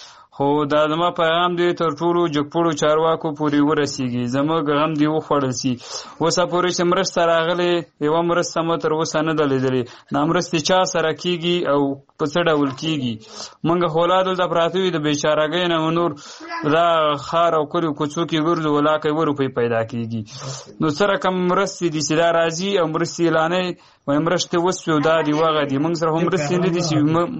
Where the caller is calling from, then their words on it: Kabul, Afghanistan; له کابل ولایت څخه د ستاسو سره په تماس کې یم.